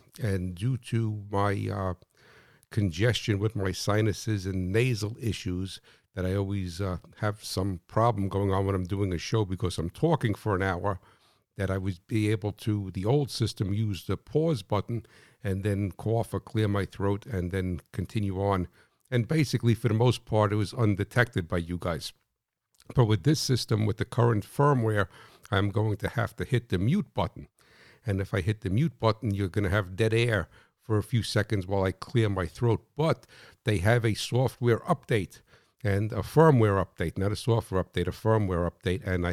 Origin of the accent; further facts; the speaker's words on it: New Jersey, United States; But because I'm from New Jersey, right, it's really not a minute.